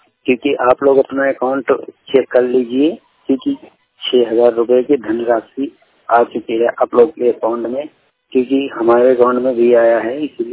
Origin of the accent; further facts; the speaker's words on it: Barabanki, Uttar Pradesh, India; मैं उत्तर प्रदेश जिला बाराबंकी का रहने वाला हूँ।